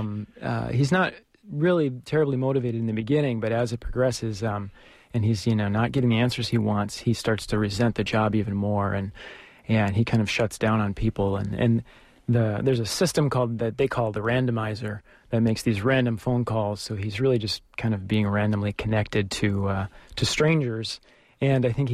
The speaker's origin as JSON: {"language": "English", "town": "Milwaukee", "region": "Wisconsin", "country": "United States", "said": "I'm originally from the Midwest, Milwaukee, Wisconsin"}